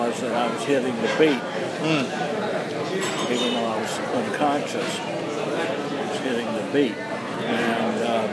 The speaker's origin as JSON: {"language": "English", "region": "Georgia", "country": "United States", "tie": "born or raised there", "said": "So I went to Purdue. I grew up in South Georgia and I went to Purdue."}